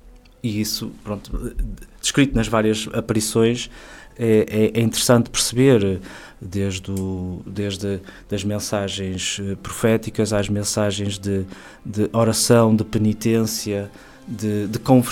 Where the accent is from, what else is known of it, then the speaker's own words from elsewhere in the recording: Ponte de Lima, Norte, Portugal; now in Viana do Castelo, Portugal; Curioso eu vir viver para esta paróquia de Nossa Senhora de Fátima, que eu não sou natural de Viana, sou de Ponte Lima